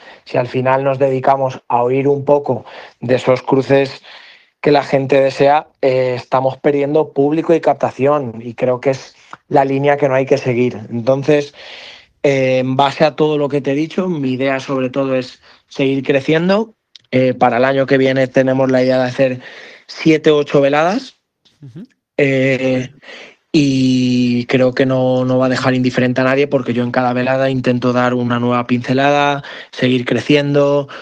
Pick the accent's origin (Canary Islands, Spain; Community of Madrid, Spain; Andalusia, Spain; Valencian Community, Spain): Valencian Community, Spain; Navarrés; Yo antiguamente hacía en mi pueblo, en Navarrés